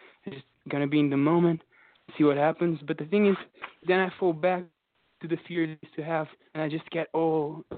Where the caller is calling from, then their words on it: Portugal; I'm calling from Portugal. That's why I'm using Skype.